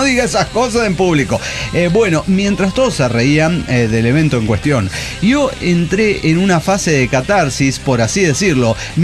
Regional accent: San Ignacio, Misiones, Paraguay; vengo de San Ignacio, Paraguay, para comunicarme con todos ustedes.

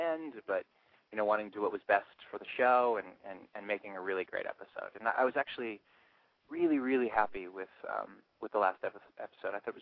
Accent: California, United States; What state am I from? I'm originally from California.

